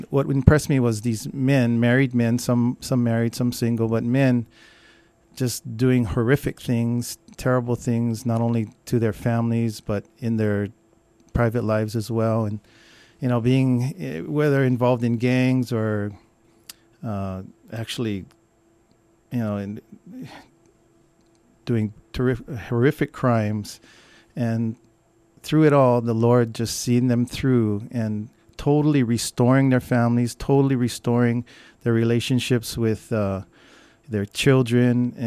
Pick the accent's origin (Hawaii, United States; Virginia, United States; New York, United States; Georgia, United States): Hawaii, United States; Kaimuki; I grew up in Kaimuki, up Wilhelmina Rise and Sierra Drive.